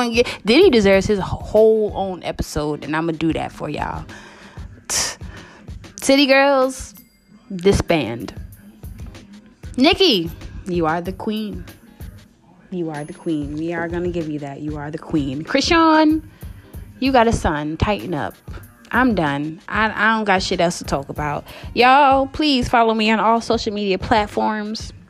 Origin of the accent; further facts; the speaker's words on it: Massachusetts, United States; born there; I was born in Massachusetts, but both my parents are from New York, so that's my second home.